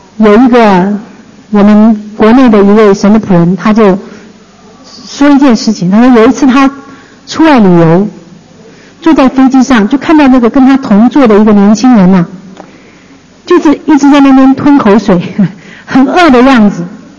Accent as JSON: {"language": "Chinese", "country": "China"}